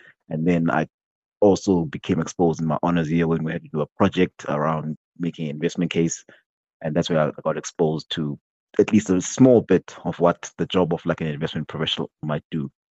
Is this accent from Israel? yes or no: no; Eastern Cape, South Africa; But grew up in the Eastern Cape, small town called Bisho, which also happens to be the capital of Eastern Cape.